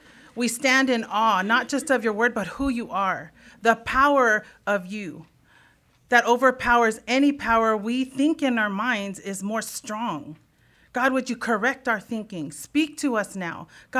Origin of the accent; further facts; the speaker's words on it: California, United States; I was raised Psalm 1 in Southern California.